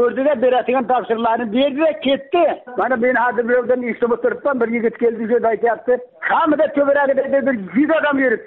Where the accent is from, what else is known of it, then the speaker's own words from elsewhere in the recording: Angor, Surxondaryo Region, Uzbekistan; men hali Guliston mahallasidanman men, Angordan.